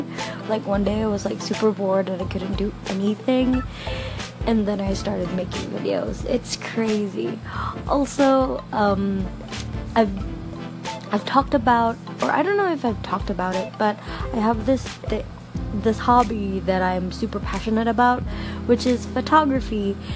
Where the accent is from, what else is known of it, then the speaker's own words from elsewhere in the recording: Mindanao, Philippines; I'm going back to my hometown. It's in Mindanao in the Philippines.